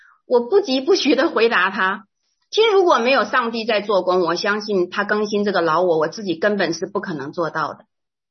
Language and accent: Chinese; Taiwan; moved away as an adult; now in United States; 我们从台湾搬到美国优郡大概已经3年多的时间